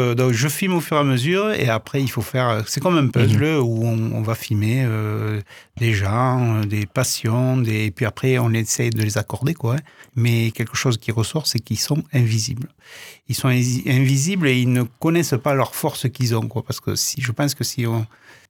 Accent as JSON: {"language": "French", "town": "Cervo", "region": "Occitanie", "country": "France", "tie": "born or raised there", "said": "il y a mon village natal où je suis né, à Cervo aussi."}